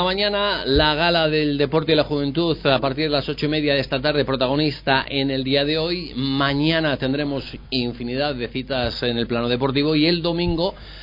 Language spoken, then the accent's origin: Spanish; Guijuelo, Castile and León, Spain; es que somos de Guijuelo.